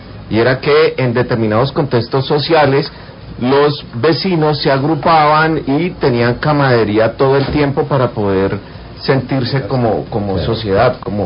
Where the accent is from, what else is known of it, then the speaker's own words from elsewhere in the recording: Cali, Valle del Cauca, Colombia; yo vengo primero de los sectores populares de Cali. Yo nací en la Comuna 4, entre el barrio La Isla Popular, pero también viví en el distrito Agua Blanca, en el barrio Alirio Mora Beltrán.